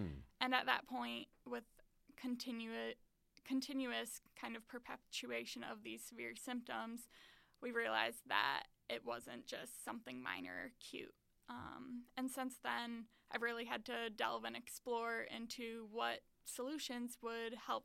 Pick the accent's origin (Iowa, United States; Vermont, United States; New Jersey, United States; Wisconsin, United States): Wisconsin, United States; Pewaukee; So I grew up in Pewaukee, Wisconsin, and growing up, I was very active, involved with my community.